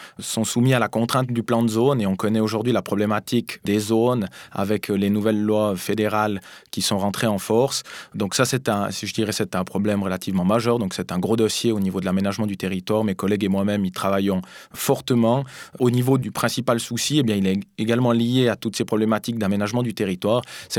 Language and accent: French; Salvan, Valais, Switzerland; je suis originaire de Salvan et Vernaya, j'ai 29 ans.